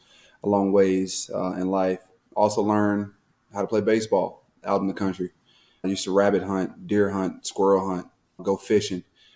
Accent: Proctor, Arkansas, United States; also born or lived in Memphis, Tennessee; I was born in Memphis, Tennessee, lived there until I was like 3 or 4. Don't know the exact. Then moved out to the countryside of Proctor, Arkansas, which is outside of West Memphis

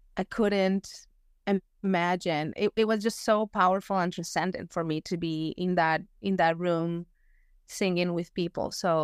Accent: Bogotá, Colombia; I'm from Colombia. I'm from Bogota, Colombia. And I would say that in Colombia, there's not like a very strong choral tradition

